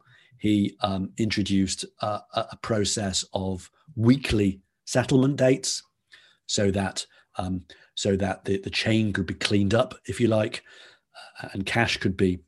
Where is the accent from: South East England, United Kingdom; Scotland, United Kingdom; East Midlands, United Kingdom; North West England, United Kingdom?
North West England, United Kingdom; Liverpool; So listeners may or may not pick up on my accent. I'm from Liverpool, which is a town in the city in the northwest of England. I grew up on the same street that … did and spent obviously my formative years there.